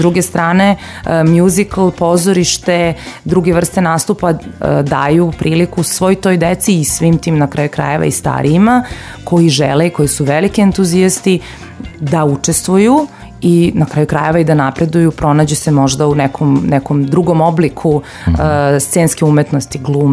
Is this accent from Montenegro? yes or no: no; Serbia; I kod nas u Srbiji ima mnogo jako, jako dobrih igrača.